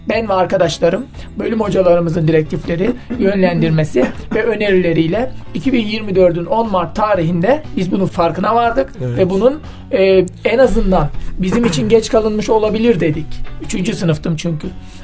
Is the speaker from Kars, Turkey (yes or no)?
no; Türkeli, Sinop, Turkey; Sinop, Türkeli doğumluyum. 2001 doğumluyum. İlk ve orta öğrenimini Sinop'un Türkeli ilçesine bağlı bir köy okulunda aldım.